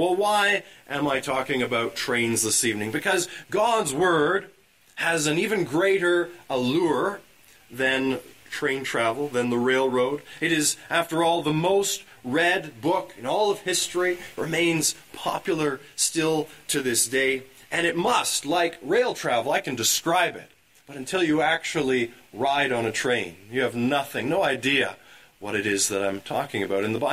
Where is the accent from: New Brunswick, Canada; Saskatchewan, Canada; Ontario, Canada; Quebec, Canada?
Ontario, Canada; Markdale; I hail from Markdale, Ontario.